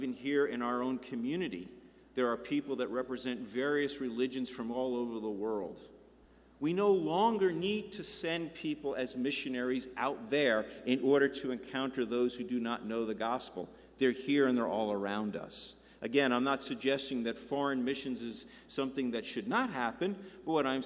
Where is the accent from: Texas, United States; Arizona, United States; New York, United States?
New York, United States; I grew up in Long Island, New York, just 40 miles, maybe a little bit more outside of New York City